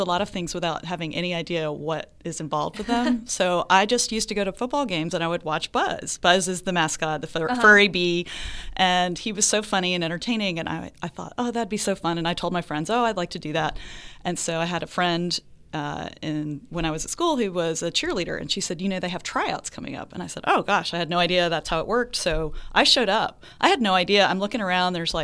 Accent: Atlanta, Georgia, United States; also born or lived in Savannah; I am a bit of an Army brat, so I was born in near Savannah, and then I went to high school and college in Atlanta.

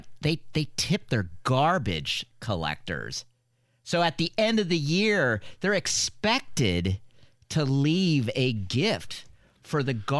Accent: United States; And I, as an American, the last time, it's been many years since I've been there, I left a tip.

